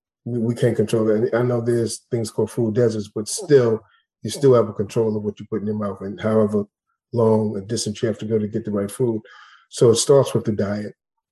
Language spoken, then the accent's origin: English; Englewood, New Jersey, United States; also born or lived in Harlem; I was raised in Harlem, Englewood, New Jersey as well.